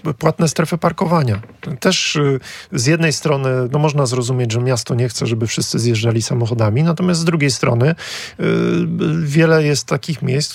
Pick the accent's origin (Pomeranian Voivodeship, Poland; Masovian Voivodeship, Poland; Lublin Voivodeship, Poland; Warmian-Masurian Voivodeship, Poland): Pomeranian Voivodeship, Poland; Gdynia; ja też jestem z Gdyni